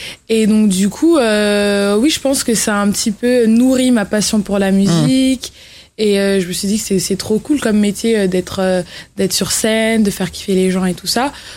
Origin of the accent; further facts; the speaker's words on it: Colombes, Île-de-France, France; J'ai grandi à Colombes, entre Colombes et Asnières.